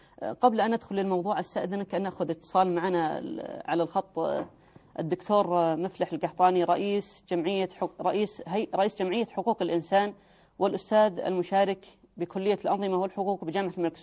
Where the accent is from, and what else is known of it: Saudi Arabia